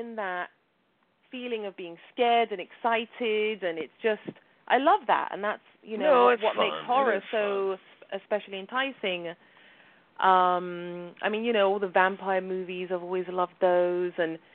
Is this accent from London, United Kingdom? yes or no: yes; London, United Kingdom; growing up in London, we didn't really celebrate Halloween over there